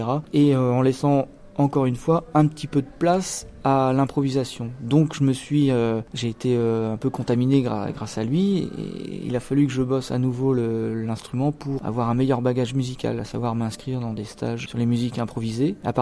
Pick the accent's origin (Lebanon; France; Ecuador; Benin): France; Le Faouët, Brittany; dans le centre Bretagne, dans le Morbihan, au Faouët exactement, là où j'ai grandi